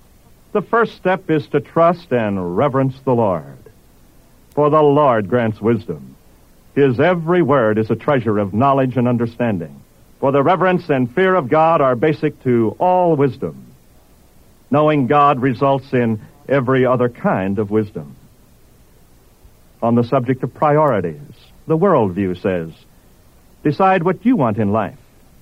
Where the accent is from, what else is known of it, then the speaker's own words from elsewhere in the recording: Oklahoma, United States; Years ago, when I was a boy growing up in Oklahoma, we used to gather around the radio for the Saturday afternoon football broadcasts.